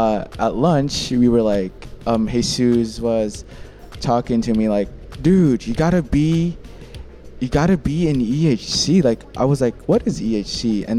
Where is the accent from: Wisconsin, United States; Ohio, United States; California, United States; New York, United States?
California, United States; San Jose; I come from San Jose, California. You know, the big 408. Yeah. And I'm 18 years old.